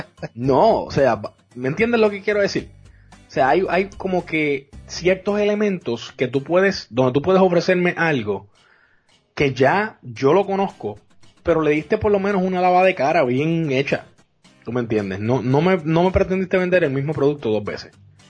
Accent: Puerto Rico; now in Dallas, United States; Cuando yo vine acá, que vengo con la idiosincrasia de Puerto Rico, que en Puerto Rico usted o va al cine o va a la playa, no hay mucho más nada que hacer.

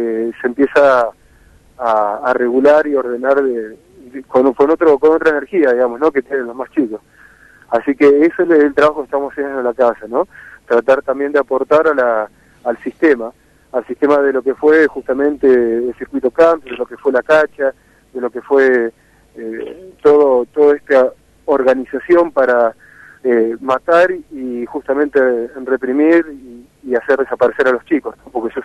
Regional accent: La Pampa, Argentina; born or raised there; now in La Plata, Argentina

